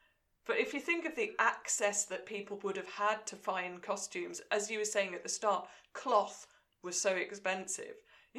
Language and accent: English; Wolverhampton, West Midlands, United Kingdom; accent: Wolverhampton; They're going to be delighted by my Wolverhampton accent.